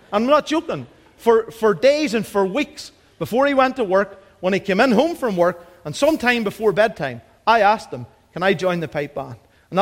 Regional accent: Castledawson, Northern Ireland, United Kingdom; No matter where you grew up, you just have a wee soft spot, I think, for home. And I grew up in Castledawson.

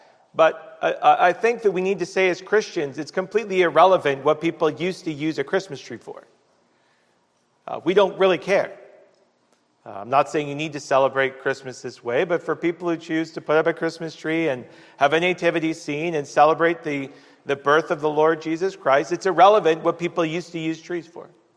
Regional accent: Canada; I've never in my life as a Canadian seen what we're seeing in the public discourse

